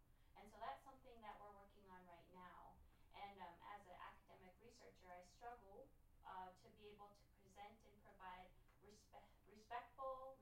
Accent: Alaska, United States; we're bringing it slowly down to the South, which is where I'm from. I'm from the Bering Strait region.

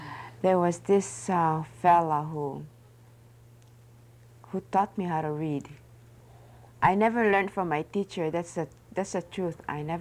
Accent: Philippines; English is a second language; Being a Filipino itself. Well, sometimes they tease you around and what kind of Filipino you are. You can't speak English

